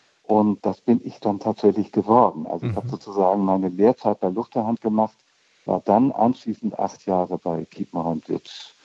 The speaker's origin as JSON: {"language": "German", "region": "Hamburg", "country": "Germany", "said": "ich komme aus Hamburg und war eigentlich freier Kritiker, Übersetzer, Moderator, Redakteur und war promovierter Germanist und schon über 30"}